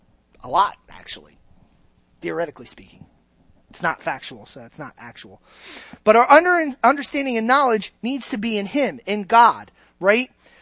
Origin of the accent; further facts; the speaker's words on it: Ireland; Look, I'm Irish. There's no Irish king that's giving me a fortune of money.